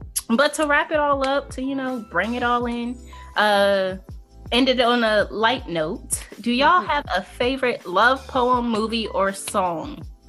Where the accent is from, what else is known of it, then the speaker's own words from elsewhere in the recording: New York, United States; Okay. I'm from New York. It's me and my best friend's favorite movie, my guy best friend. We both from New York, so we can relate to that movie.